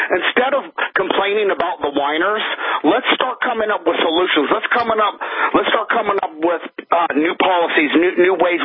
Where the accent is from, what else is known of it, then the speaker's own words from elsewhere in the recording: Kansas, United States; I'm from Kansas.